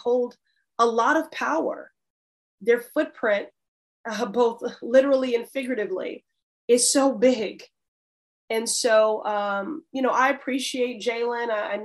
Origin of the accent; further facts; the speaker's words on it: Chicago, Illinois, United States; So I was raised in Chicago. I lived there 18 years.